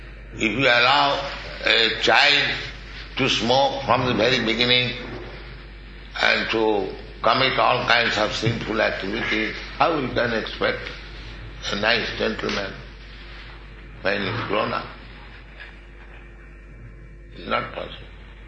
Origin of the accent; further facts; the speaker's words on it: India; now in New York, United States; I came from India alone, in New York, 1965.